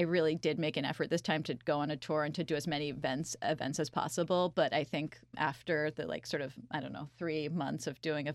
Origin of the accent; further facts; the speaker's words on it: New Haven, Connecticut, United States; Like I'm from New Haven, New Haven, Connecticut area. So like New Haven style pizza.